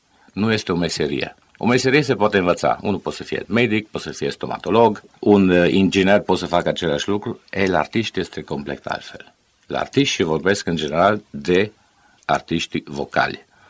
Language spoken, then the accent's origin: Romanian; Timișoara, Timiș County, Romania; Faptul că suntem timișoreni amândoi.